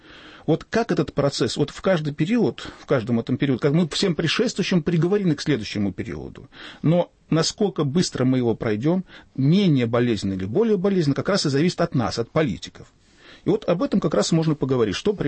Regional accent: Belarus; я сам белорус, и моя мама была вывезена в 14 лет в Германию

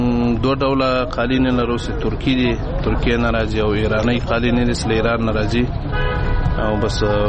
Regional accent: Logar, Afghanistan; زه د لوګر ولایت اوسیدونکی یم.

